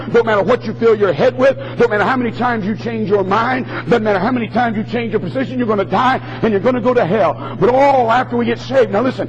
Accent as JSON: {"language": "English", "town": "Detroit", "region": "Michigan", "country": "United States", "tie": "born there", "said": "I was born in Detroit, Michigan, 1946."}